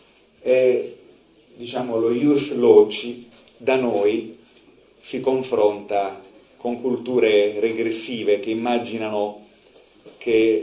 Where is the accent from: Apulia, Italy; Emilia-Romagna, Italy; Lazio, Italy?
Apulia, Italy; Mi sono trovato in diverse parti del mondo a cercare di comunicare con pugliesi, gente della mia terra